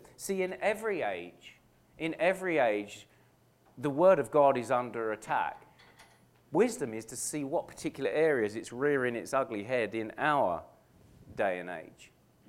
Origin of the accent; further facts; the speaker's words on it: England, United Kingdom; Now, I'm from England, and I used to play soccer.